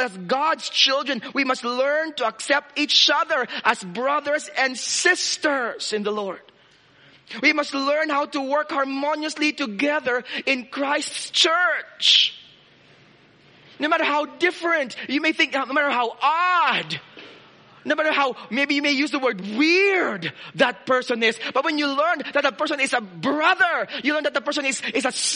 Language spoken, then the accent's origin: English; Philippines; moved away; And I feel that when I came here, I never felt like I'm Filipino. Never. I'm sure you're struggling sometimes with my accent.